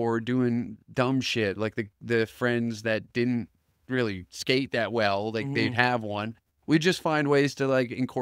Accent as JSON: {"language": "English", "town": "Taber", "region": "Alberta", "country": "Canada", "tie": "born or raised there", "moved": "yes", "said": "Because I'd moved away from my hometown, Taber, Alberta. So I'm away from my friends"}